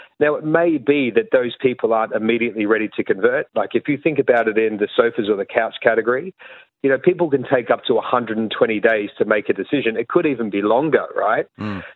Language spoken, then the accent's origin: English; Australia; now in Ireland; And yes, I'm the Australian contingent of the partnership.